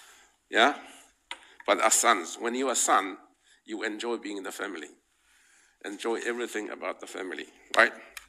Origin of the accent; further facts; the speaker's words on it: Ireland; You know, I grew up in Ireland